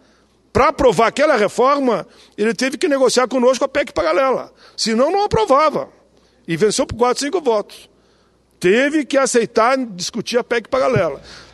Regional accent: Caxias do Sul, Rio Grande do Sul, Brazil; now in Canoas, Brazil; eu sou natural de Caxias, embora resida em Canoas

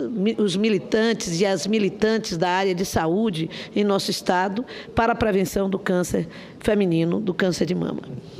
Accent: Bahia, Brazil; anunciou ontem, durante o lançamento da campanha Outubro Rosa, lá no meu estado, que a Bahia

